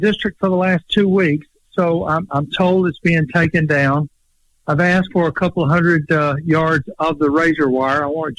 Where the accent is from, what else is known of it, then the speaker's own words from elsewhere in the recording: Alabama, United States; I want to go on offense because I know I'm from Alabama and I understand football